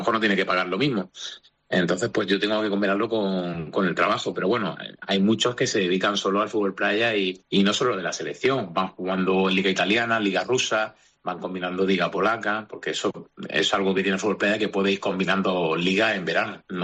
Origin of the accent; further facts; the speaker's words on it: Almería, Andalusia, Spain; Los dos somos de Almería